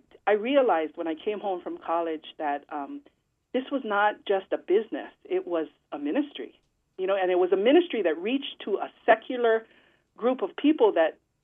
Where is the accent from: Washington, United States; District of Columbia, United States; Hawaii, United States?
Hawaii, United States; Waikiki; I didn't realize it at the time growing up in Waikiki that was the calling